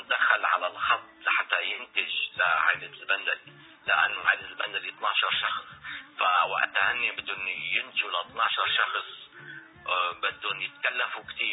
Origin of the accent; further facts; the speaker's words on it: North Governorate, Lebanon; نحن أول شيء نحن من لبنان من هوا شمالي